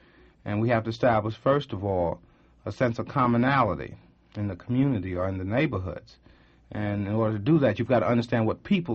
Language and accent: English; New York, United States; I grew up in New York, and I would go home with my university attitude